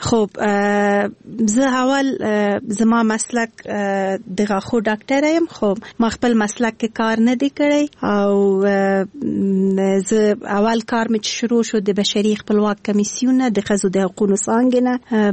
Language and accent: Pashto; Kabul, Afghanistan; born there; زه د اصلا پلار مې د خوست ده مور مې د پکتیا ده او زه په خپله کابل کې زیږیدلی یم خو په هر صورت د خوست هیل کېږم